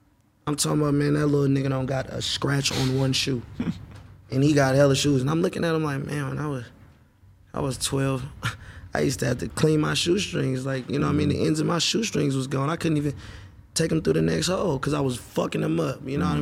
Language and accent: English; Oakland, California, United States; You know, I don't know, bro. I'm from Oakland.